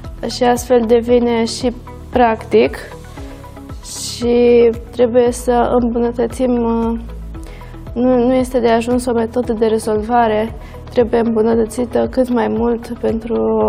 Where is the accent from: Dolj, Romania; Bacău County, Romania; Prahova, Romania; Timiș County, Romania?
Dolj, Romania; Craiova; Craiova este orașul meu natal. Am trăit aici toți cei 17 ani de până acum.